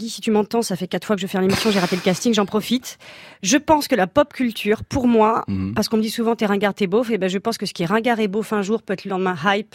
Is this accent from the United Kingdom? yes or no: yes; England, United Kingdom; French is a second language; Comme je suis anglaise, bilingue, pas autant que vous